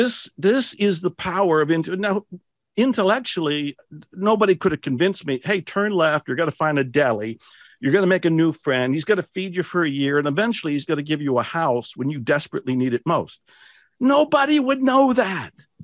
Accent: Ohio, United States; Now you have to remember, I'm in Texas and I grew up in Ohio on Italian food, which I was not getting in Texas.

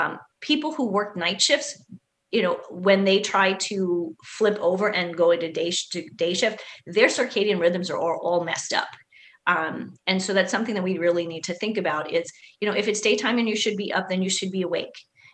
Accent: New York, United States; also born or lived in New Jersey; it never bothered me when I lived in New Jersey and when I grew up in New York, noise was not a big deal.

